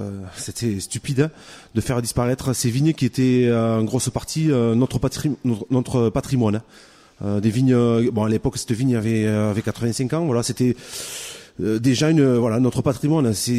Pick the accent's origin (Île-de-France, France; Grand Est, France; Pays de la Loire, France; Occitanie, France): Occitanie, France; Saint-Nazaire; D'un petit village qui s'appelle Saint-Nazaire, à côté de Perpignan, entre Perpignan et Canet-Plage exactement.